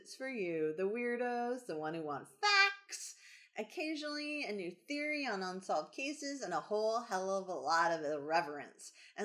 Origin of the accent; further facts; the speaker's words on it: New Hampshire, United States; plus I'm from New Hampshire, where everyone seems to get murdered